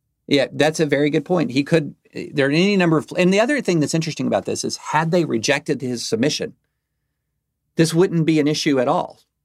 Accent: the South, United States; as a Southerner who, and I've written about this before, you know, all my ancestors were Confederate soldiers and officers and a Civil War history buff.

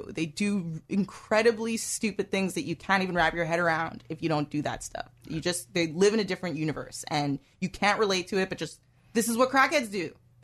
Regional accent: Montreal, Quebec, Canada; I grew up in a nice neighborhood in Montreal, Canada.

